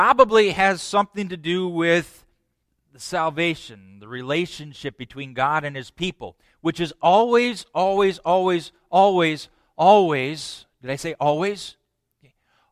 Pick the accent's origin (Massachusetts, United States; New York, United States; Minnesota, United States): Minnesota, United States; Owatonna; I grew up in Owatonna, where Pillsbury Baptist Bible College was located